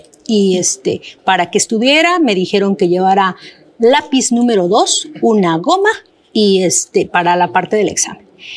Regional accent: Ocosingo, Chiapas, Mexico; also born or lived in Puebla; Yo soy originaria de Ocosingo, Chiapas. Estudié la prepa en el estado de Puebla, allá en la capital.

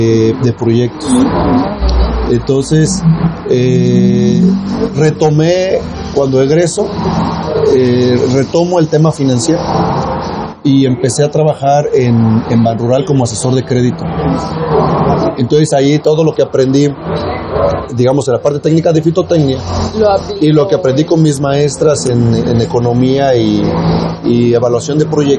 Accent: Pénjamo, Guanajuato, Mexico; fue que regresé a Pénjamo, a mi pueblo natal

